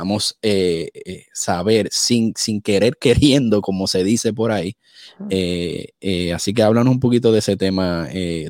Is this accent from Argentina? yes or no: no; Puerto Rico; hablando un poquito de Puerto Rico, de donde yo soy